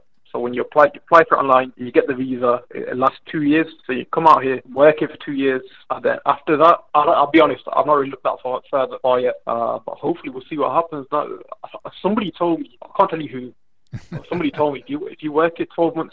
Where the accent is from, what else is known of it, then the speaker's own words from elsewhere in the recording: Leicester, East Midlands, United Kingdom; accent: Leicester; Basically, yeah, pretty much every time I go out, to be honest. but there's a lot of Brits out here.